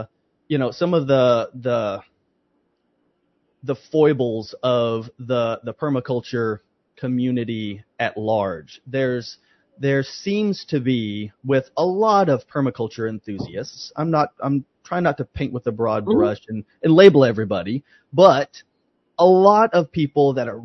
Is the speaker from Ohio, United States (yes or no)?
yes; Ohio, United States; also born or lived in Dallas, Texas; I was born in Dallas, so Texan to the bone. But pretty soon we moved to the family property in Ohio, almost 300 acres.